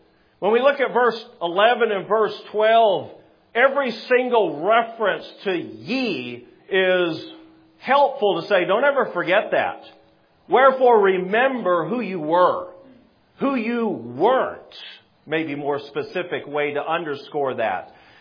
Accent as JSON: {"language": "English", "region": "South Dakota", "country": "United States", "said": "I'm from South Dakota, and that sounds Southern, but it's not."}